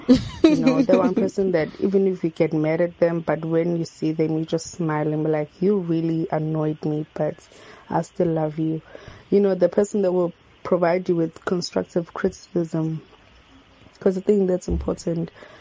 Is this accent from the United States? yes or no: no; Adams Mission, KwaZulu-Natal, South Africa; I'm from Adam's Mission.